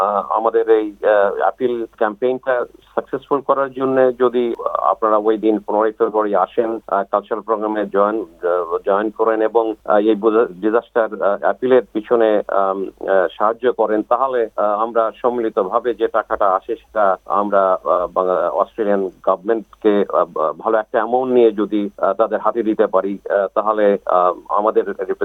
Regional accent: Bangladesh; now in Australia; আমরা বাংলাদেশি কমিউনিটি এখানে

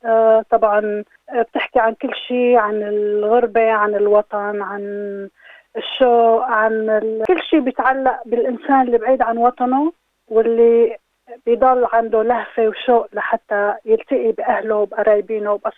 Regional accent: Syria; moved away; أنا كنت ببلادنا، بس أنا من سوريا طبعاً

